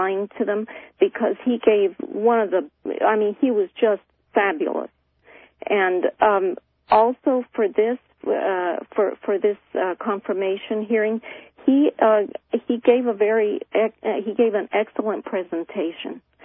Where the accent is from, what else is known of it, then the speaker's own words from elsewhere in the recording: Spencer, West Virginia, United States; because I grew up in Spencer, West Virginia.